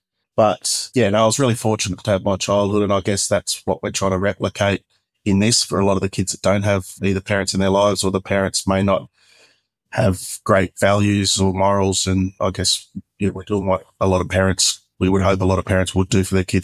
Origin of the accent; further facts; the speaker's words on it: Cowra, New South Wales, Australia; also born or lived in Leeton; So I moved around a bit as a kid, but I was born in Leeton in New South Wales and then grew up kind of out in Cowra. Mum and Dad had a pub in Cowra, so we lived there for quite a fair chunk of my childhood.